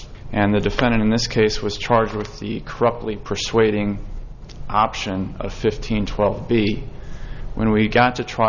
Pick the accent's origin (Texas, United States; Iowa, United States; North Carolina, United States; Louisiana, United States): Iowa, United States; Cedar Rapids; I am here on behalf of Mr. Darif. I am from Cedar Rapids, Iowa.